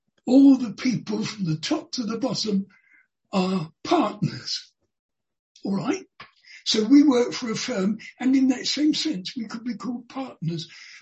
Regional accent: United Kingdom; if there is any guilt that applies to me because I am British or whatever, please take it away.

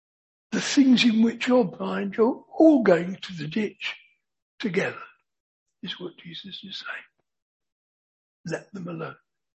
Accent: London, United Kingdom; now in Aldeburgh, United Kingdom; I am a Londoner. When I first came to Aldborough, I was amazed that once you got out of the town, there were no lights.

